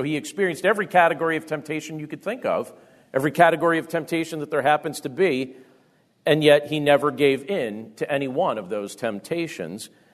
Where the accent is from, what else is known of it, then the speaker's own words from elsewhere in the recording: Carbondale, Pennsylvania, United States; I grew up in primarily in Carbondale, Pennsylvania.